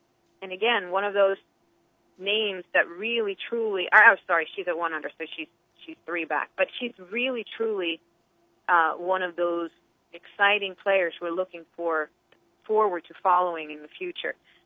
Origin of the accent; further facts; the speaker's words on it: Sweden; being that I come from another country myself. I was born and raised in Sweden.